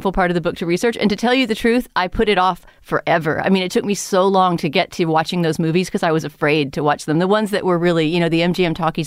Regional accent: San Antonio, Texas, United States; But also, at least where I grew up in San Antonio, Texas, it was not easy to see silent movies

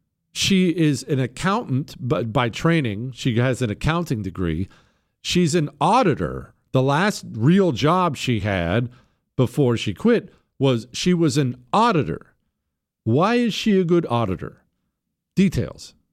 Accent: Montana, United States; So I grew up outdoors in Montana.

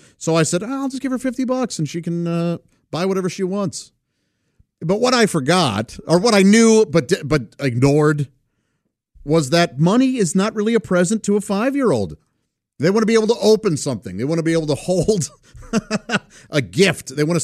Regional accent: St. Louis, Missouri, United States; Indianapolis to St. Louis, I gain an hour. So that's always fun because I get a little extra time then in my hometown.

